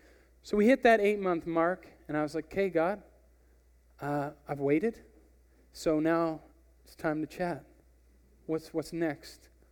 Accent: Airdrie, Alberta, Canada; If you don't know some of my story, I grew up in Airdrie, Alberta.

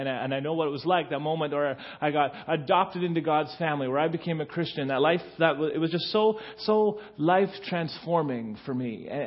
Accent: Nanaimo, British Columbia, Canada; now in Edmonton, Canada; I'm from Edmonton. I'm originally from Nanaimo. I have a family.

